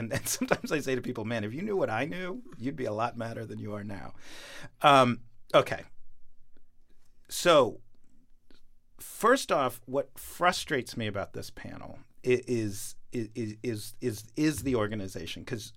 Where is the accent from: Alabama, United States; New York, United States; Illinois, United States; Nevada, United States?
New York, United States; I'm from New York. My mom's Israeli.